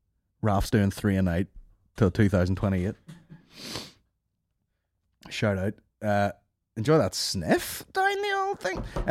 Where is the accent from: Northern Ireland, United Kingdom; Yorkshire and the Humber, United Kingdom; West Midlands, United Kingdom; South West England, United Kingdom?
Northern Ireland, United Kingdom; there's a range of accents in Northern Ireland. You know, I don't know what my accent is. I think it's fairly neutral, right?